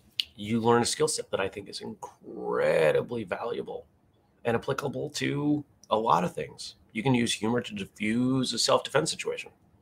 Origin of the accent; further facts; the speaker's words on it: New England, United States; Growing up in New England, you learn, okay, power's out or this is broken.